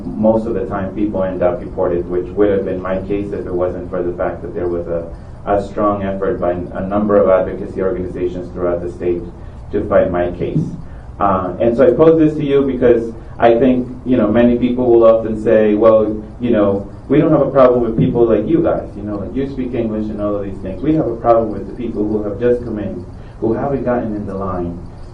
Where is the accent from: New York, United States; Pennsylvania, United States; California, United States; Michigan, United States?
New York, United States; Amityville; I will share that I grew up here in Suffolk County and just on the other side of a block along county line in Amityville. I grew up undocumented here on Long Island